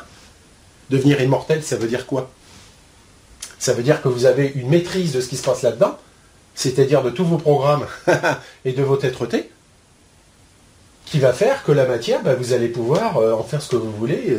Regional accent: England, United Kingdom; Alors moi je suis anglais

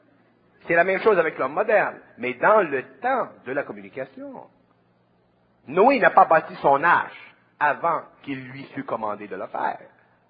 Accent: Montreal, Quebec, Canada

